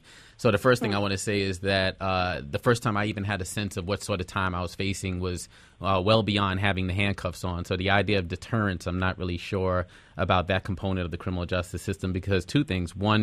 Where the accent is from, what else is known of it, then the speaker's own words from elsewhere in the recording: Brooklyn, New York, United States; travel more in prison than I ever did growing up in Bed-Stuy, Brooklyn